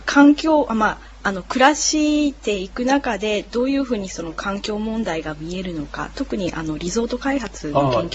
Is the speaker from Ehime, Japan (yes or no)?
no; Chiba, Japan; now in Kagoshima, Japan; 出身は千葉です。